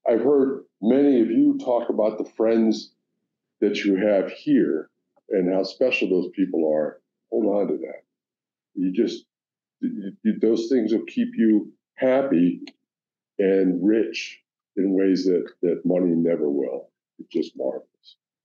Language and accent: English; Mississippi, United States; also born or lived in Midwest, United States; I was born in the Midwest. I grew up in the South, Mississippi.